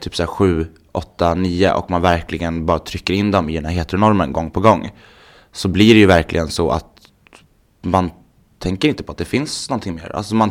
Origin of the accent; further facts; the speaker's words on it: Gävle, Gävleborg County, Sweden; Jag är uppvuxen i Gävle.